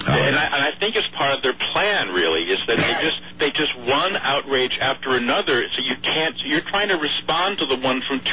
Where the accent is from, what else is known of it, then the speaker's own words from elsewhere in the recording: Connecticut, United States; I'm not from the city. I'm from Connecticut.